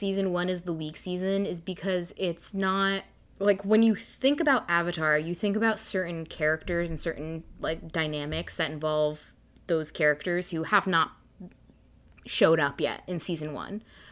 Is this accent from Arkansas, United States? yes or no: no; Stamford, Connecticut, United States; I feel like growing up, we all, like, at least in Stanford, we were all like, oh my god, Aang is from Stanford.